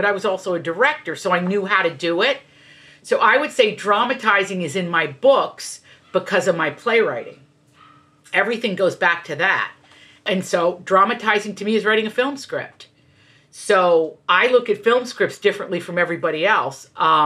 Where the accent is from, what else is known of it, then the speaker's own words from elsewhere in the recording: Appalachia, United States; And I come from Appalachia.